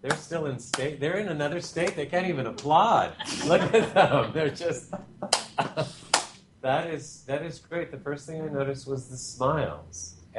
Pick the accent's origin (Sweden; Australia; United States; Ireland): Sweden; English is a second language; I'm from Sweden.